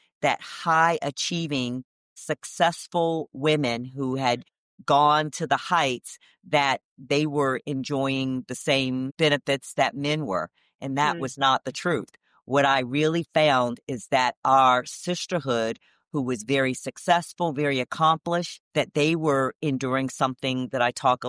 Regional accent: Florida, United States; born there; now in New York, United States; I was born in the Sunshine State of Florida.

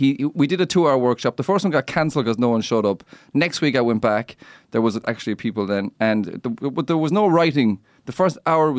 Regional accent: Ireland; I'm Irish, that's true.

